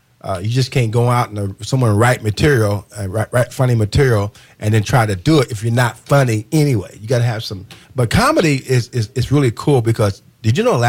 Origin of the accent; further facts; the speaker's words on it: Terre Haute, Indiana, United States; You know, I went through my hometown, Terre Haute, and we had five high schools. I went through four of them.